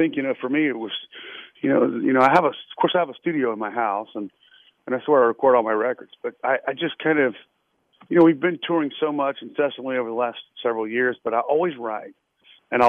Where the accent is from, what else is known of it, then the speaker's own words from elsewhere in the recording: Virginia, United States; I just started writing songs about, the Bay and, you know, growing up in Virginia and stuff